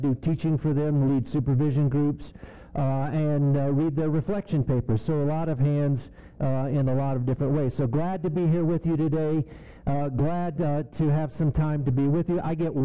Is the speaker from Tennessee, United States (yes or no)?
yes; Knoxville, Tennessee, United States; moved away; I came here in 1976 from Knoxville, Tennessee. I'm an official hillbilly, okay? So an educated hillbilly, but I came from East Tennessee, Appalachian Mountain area.